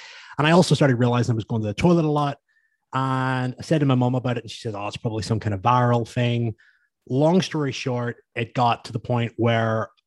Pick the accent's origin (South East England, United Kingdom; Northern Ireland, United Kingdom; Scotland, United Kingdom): Northern Ireland, United Kingdom; Hillsborough; I am 33 years of age from up the road, probably around about 80 or 90 miles from you. So not that far, in a place called Hillsborough, which is just outside Belfast.